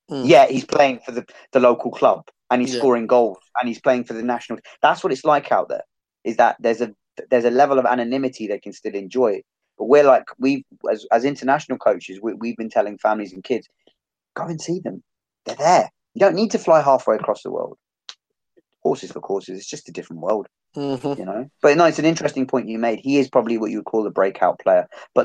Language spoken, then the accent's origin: English; Ealing, London, United Kingdom; I'm from Ealing originally.